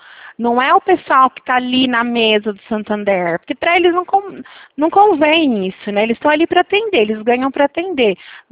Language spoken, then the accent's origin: Portuguese; Porto Ferreira, São Paulo, Brazil; Eu sou de Porto Ferreira, São Paulo.